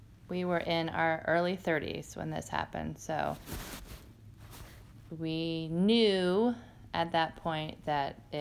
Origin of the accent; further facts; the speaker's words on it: Washington, District of Columbia, United States; I grew up in Washington, D.C., and my school had a great college advisor